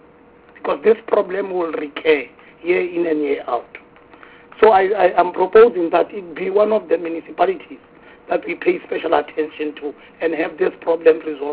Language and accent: English; Eastern Cape, South Africa; But where my problem is, for instance, I'm from the Eastern Cape.